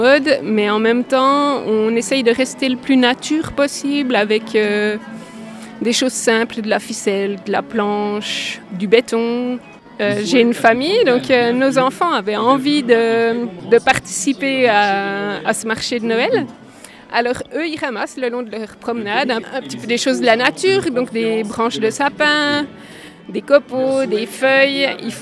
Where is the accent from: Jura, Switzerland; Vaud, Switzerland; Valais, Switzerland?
Jura, Switzerland; Miécourt; je viens de Miécourt.